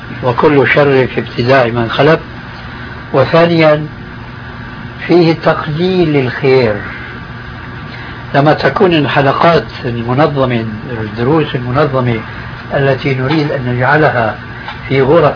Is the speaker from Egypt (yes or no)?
no; Damascus, Damascus Governorate, Syria; وهذا موجود عندنا في دمشق بكثرة.